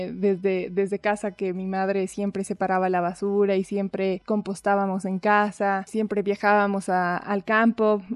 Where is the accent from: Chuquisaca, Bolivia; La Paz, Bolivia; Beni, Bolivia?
La Paz, Bolivia; Bueno, yo soy boliviana, vengo de La Paz. Me dedico a hacer periodismo allá.